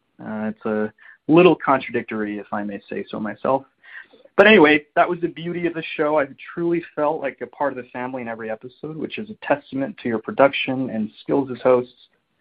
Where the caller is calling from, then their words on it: Dallas, Texas, United States; I'm calling from Dallas.